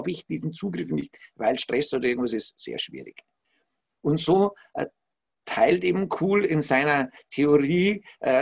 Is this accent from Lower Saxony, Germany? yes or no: no; Bavaria, Germany; die war aus einer größeren Stadt da bei uns in Bayern, also da gibt es einen Spielplatz am Fluss.